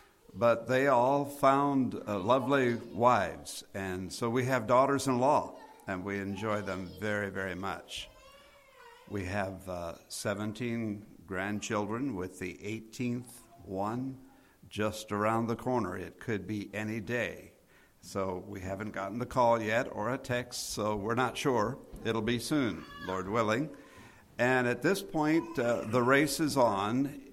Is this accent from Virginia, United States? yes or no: no; Ohio, United States; I grew up in Ohio, incidentally.